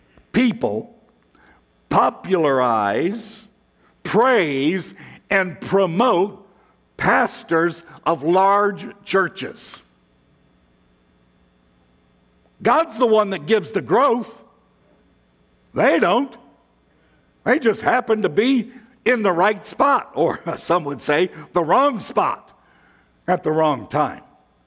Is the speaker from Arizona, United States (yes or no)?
no; Illinois, United States; also born or lived in Florida; No, I'm originally from Northern Illinois, but I've been living in Florida the last 8 years.